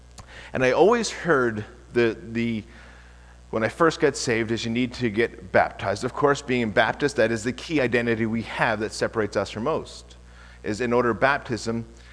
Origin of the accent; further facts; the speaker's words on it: Nova Scotia, Canada; went back to Nova Scotia, my hometown where I grew up in Lance